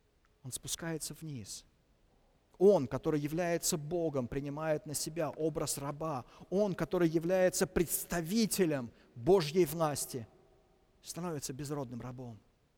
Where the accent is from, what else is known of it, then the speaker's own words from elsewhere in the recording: Moscow, Russia; я это говорю как коренной москвич